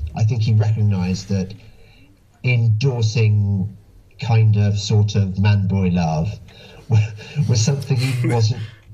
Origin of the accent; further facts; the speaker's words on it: England, United Kingdom; I'm English and it's kind of macho American and I'm really not macho American.